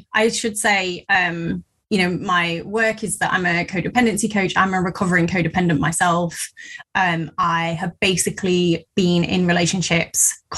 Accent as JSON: {"language": "English", "region": "England", "country": "United Kingdom", "said": "ran away to live with a friend down in the Southwest. I'm from the Midlands."}